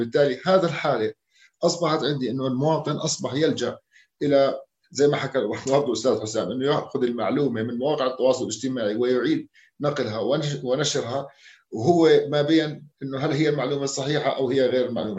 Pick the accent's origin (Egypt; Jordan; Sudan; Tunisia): Jordan; أما فيما يتعلق بالتشريعات اللي بتنظم عمل الإعلام عندنا في الأردن